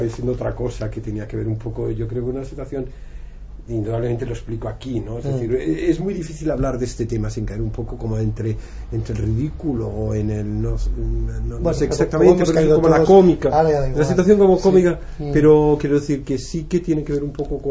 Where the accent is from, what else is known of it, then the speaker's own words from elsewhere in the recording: Cieza, Region of Murcia, Spain; Mi madre era catalana, ¿no? Es decir, pero sí, yo soy de Cieza, es decir.